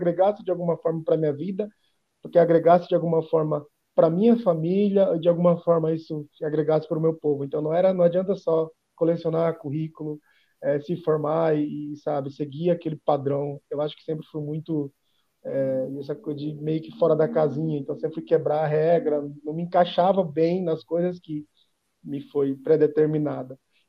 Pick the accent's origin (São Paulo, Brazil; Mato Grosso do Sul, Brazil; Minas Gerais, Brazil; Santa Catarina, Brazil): Mato Grosso do Sul, Brazil; moved away as an adult; tinha que sair da minha aldeia, em Mato Grosso do Sul, vim para outra cidade, mais próxima à capital, para fazer a faculdade.